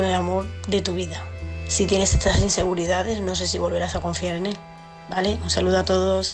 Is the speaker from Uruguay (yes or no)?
no; Seville, Andalusia, Spain; de Sevilla.